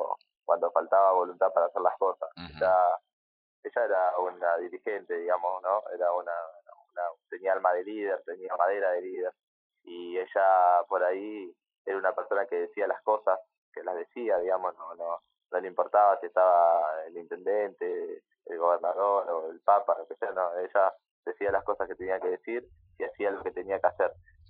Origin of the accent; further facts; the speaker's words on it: Concepción del Uruguay, Entre Ríos, Argentina; todos los que somos de Concepción nos trasladamos para allá para ayudar